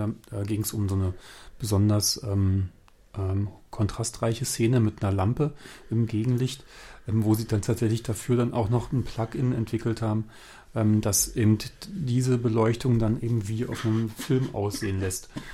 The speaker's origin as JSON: {"language": "German", "country": "Germany"}